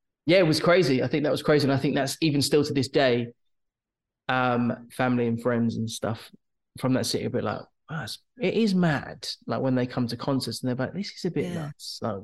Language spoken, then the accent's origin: English; Peterborough, East of England, United Kingdom; In Peterborough.